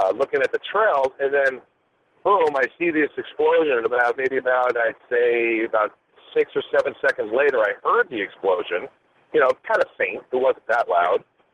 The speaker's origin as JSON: {"language": "English", "region": "New York", "country": "United States", "said": "I'm originally from New York."}